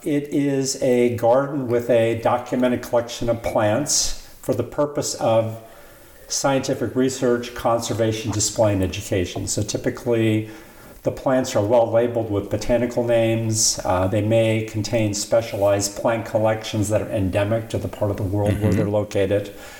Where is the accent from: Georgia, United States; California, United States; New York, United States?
California, United States; I was born and raised in California, San Francisco, north of San Francisco, UC Davis, UC Berkeley, Natural Resources.